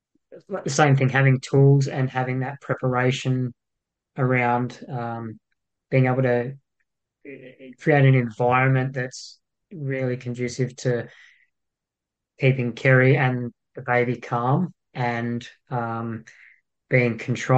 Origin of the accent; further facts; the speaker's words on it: Broken Hill, New South Wales, Australia; now in Gold Coast, Australia; So I'm from Broken Hill. I'm from the middle of nowhere. So I'm a country boy. I've been on the Gold Coast for about 20 years though.